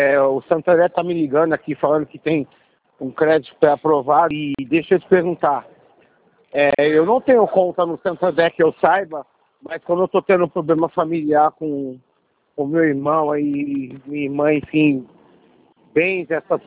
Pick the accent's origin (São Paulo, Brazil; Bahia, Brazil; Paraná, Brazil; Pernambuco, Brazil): São Paulo, Brazil; moved away; eu sou paulistano, trabalho aqui com divulgação.